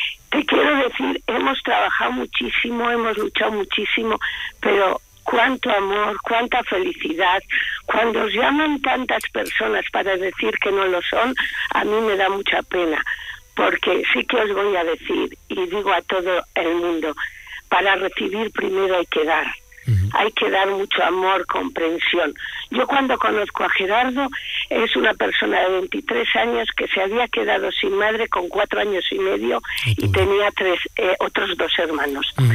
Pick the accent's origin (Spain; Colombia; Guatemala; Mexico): Spain; Valladolid, Castile and León; Mira, soy de Valladolid, sí. Vivo en Parquesol